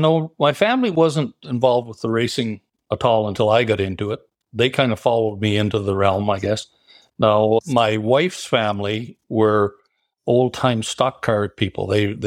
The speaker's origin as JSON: {"language": "English", "town": "Bancroft", "region": "Ontario", "country": "Canada", "tie": "born or raised there", "also_born_or_lived": "Kingston / North Bay", "said": "And so I was born in Kingston, moved to North Bay. And then when I was about 9 or 10 years old, we moved to Bancroft. And so I did my growing up in Bancroft for sure."}